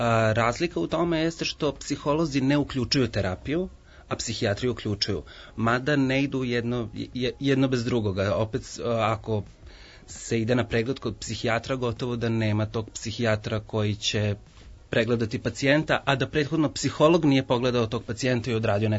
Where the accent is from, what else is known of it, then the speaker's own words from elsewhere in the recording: Nadalj, Vojvodina, Serbia; now in Novi Sad, Serbia; Obožavam svoje detinjstvo u Nadalju, uopšte vojvođanska sela jako volim, tako da živim u Novom Sadu skoro 15 godina, ali rado se vraćam i vrlo često odlazim.